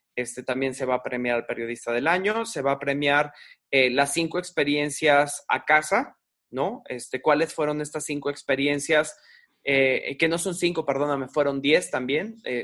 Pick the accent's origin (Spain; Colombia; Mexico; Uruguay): Mexico; y nosotros sobre todo que somos mexicanos y que somos tan afectos a la parte física, al apapacho, al abrazo, al contacto físico